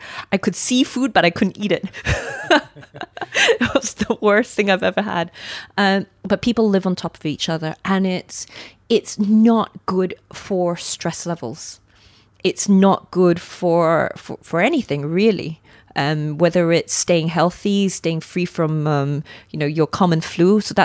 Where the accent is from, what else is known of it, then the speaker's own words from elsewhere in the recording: Sydney, New South Wales, Australia; And again, I compare this to where I grew up in Sydney.